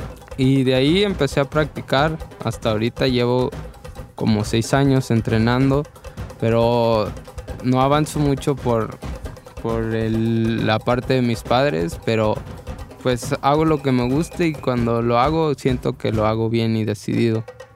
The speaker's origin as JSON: {"language": "Spanish", "town": "Autlán", "region": "Jalisco", "country": "Mexico", "tie": "born or raised there", "said": "Soy de Autlán y ahí empezó mi afición por los toros. Desde chiquito, pues siempre en los festivales del festejo taurino que se hace en mi pueblo"}